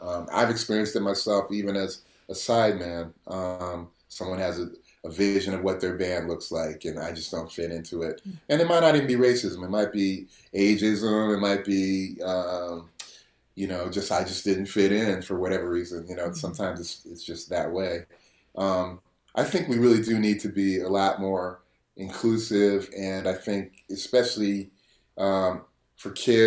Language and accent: English; Guilford, Connecticut, United States; because I grew up in Guilford, Connecticut. So I was in a 99% white town where my father was a school principal.